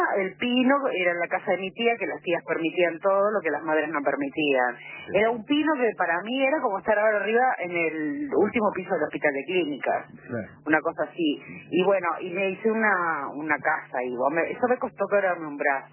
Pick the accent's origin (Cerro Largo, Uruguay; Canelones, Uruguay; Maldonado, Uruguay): Canelones, Uruguay; Progreso; now in Montevideo, Uruguay; ahora a mis 45 me encantaría volver a hacer lo que hacía. Mira, yo no soy de Montevideo, ahora vivo acá, pero vivía en Progreso, Canelón.